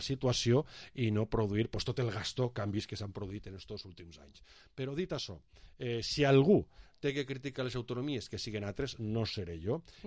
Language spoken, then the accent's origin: Catalan; Valencian Community, Spain; com a valencià i com a espanyol, me preocupa també.